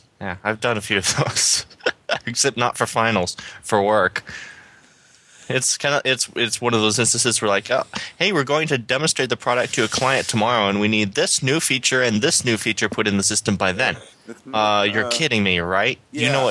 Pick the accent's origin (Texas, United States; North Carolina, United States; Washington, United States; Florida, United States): Washington, United States; from Washington State, the frigid Arctic Northwest.